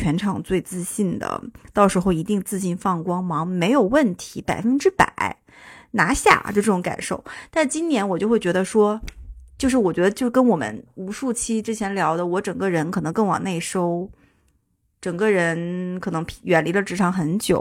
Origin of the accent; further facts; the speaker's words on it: Northeast China, China; 因为我东北嘛，就是还是有点冷的。